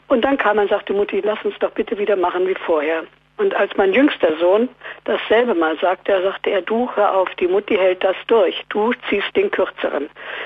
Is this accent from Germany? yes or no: yes; Wolferode, Hesse, Germany; Ich komme aus Wolferode bei Marburg.